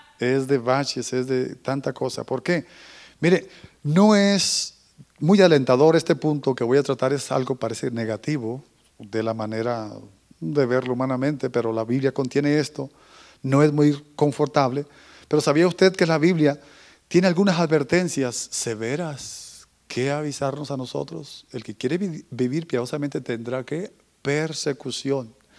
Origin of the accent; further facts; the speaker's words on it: Mexico; cuando estaba yo allá en México, en mi país